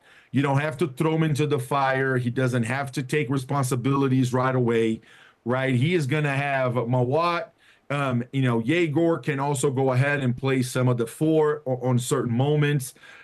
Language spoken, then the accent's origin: English; Brazil; moved away as an adult; also born or lived in Europe; growing up in Brazil, spending my professional career in Europe